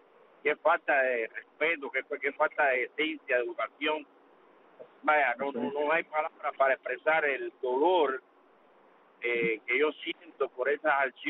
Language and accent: Spanish; Caibarién, Villa Clara, Cuba; yo quiero a mi pueblo de Calle Barién, yo soy de Calle Barién también